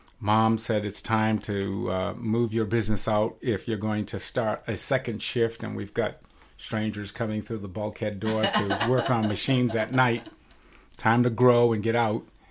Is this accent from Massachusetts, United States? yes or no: yes; Duxbury, Massachusetts, United States; Certainly. I am from Duxbury. I am the oldest of six.